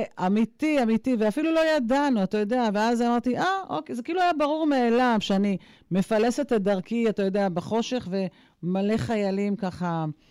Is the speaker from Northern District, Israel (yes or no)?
yes; Kiryat Shmona, Northern District, Israel; born there; ואני זוכרת בילדותי שהיו כל כך הרבה פעמים שהיינו מגיעים לישון אצלהם בראש פינה, כי אני ילידת קריית שמונה